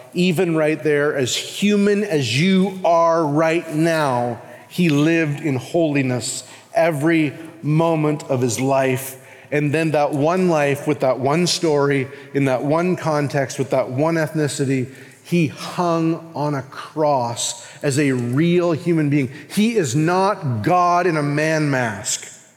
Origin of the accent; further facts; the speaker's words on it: Winnipeg, Manitoba, Canada; born there; If I told you mine, I was born in Winnipeg, my parents got divorced, you know, on and on.